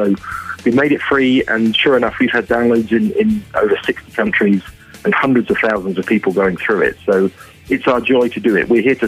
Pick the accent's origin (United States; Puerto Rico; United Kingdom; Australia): United Kingdom; England; now in Vancouver, Canada; Despite my accent, I'm nearly a dual citizen, so I'm almost Canadian. But originally from England, but we're based in Vancouver.